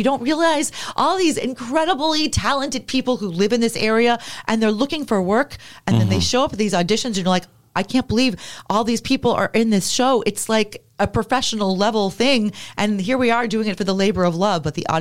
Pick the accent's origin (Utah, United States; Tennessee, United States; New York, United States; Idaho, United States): New York, United States; And I'm from New York, and I did grow up in the late 70s, early 80s, but like that era, I know.